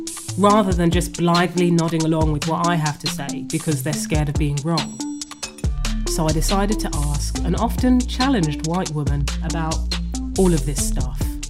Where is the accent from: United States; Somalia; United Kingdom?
United Kingdom; London; growing up in London was a very multiracial environment.